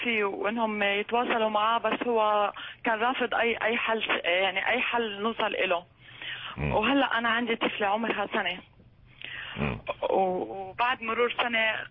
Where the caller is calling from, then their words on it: Ajman, United Arab Emirates; من عجمان.